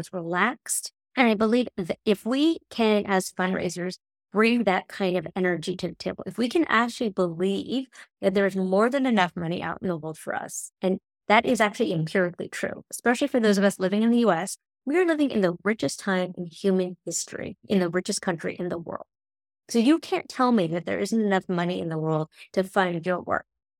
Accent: San Francisco, California, United States; I remember specifically when I was 8 years old, I grew up in San Francisco.

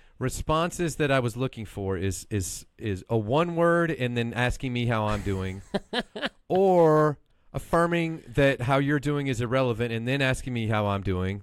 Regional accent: Texas, United States; I grew up in Texas, man, right next to Louisiana.

